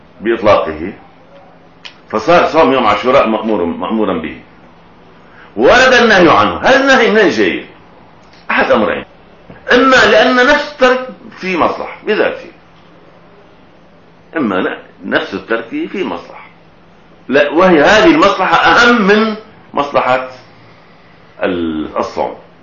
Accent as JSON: {"language": "Arabic", "country": "Syria", "said": "يعني مثلا عندنا في سوريا في مصلحتين"}